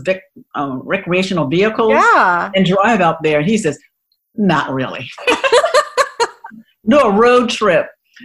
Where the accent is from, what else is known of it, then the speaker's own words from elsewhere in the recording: Philadelphia, Pennsylvania, United States; So here's my story. I grew up in Philadelphia.